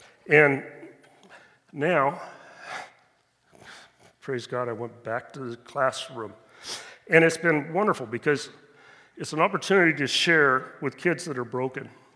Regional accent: Dayton, Ohio, United States; I grew up here in Dayton most of my life. I was a latecomer. I came in second grade, so I was a really latecomer.

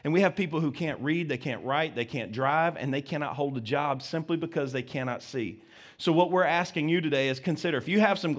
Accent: Alabama, United States; I'm from Alabama, and people say, I can't believe you talk so fast being from Alabama. I know it. I married a Yankee, and she taught me how to do this.

